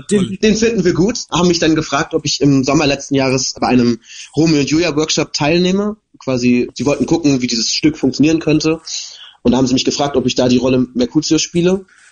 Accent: Rostock, Mecklenburg-Vorpommern, Germany; war im Theaterjugendclub in Rostock, wo ich aufgewachsen bin

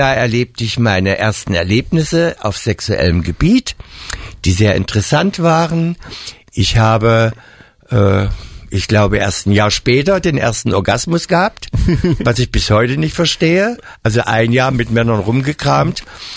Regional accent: Eilenburg, Saxony, Germany; also born or lived in Leipzig; ich bin in der DDR aufgewachsen. Eilenburg in der Tat eine sogenannte Kreisstadt. Weiß gar nicht, wie viele tausend Einwohner. Und als ich 18 geworden bin, bin ich dann nach Leipzig gezogen.

